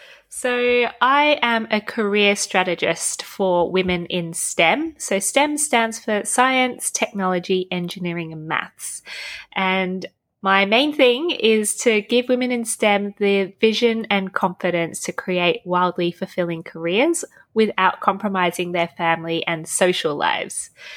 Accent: Australia; also born or lived in Hong Kong; So my, I guess, heritage is Chinese. I was born in Hong Kong, but my mum and dad and I moved to Australia when I was just 8 months old. So I guess I was born into a Chinese family and grew up in Australia.

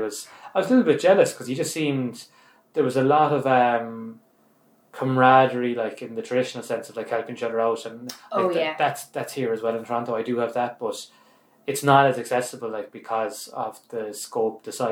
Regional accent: Ireland; accent: Irish; because there's so many Irish people here, I'm with Irish people all the time. Very hard to lose your accent. Like I would say it's actually difficult for me to lose my accent, even though it might have changed a little bit

